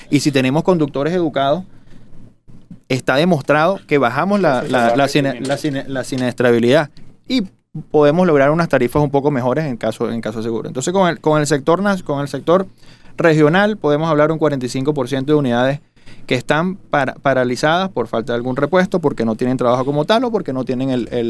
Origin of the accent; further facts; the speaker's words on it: Venezuela; Mira, ante de ser de un sector, somos todos venezolanos.